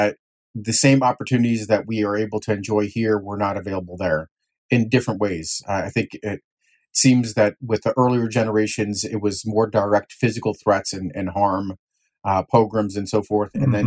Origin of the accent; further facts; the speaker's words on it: United States; Growing up in the States and not having to face those kinds of challenges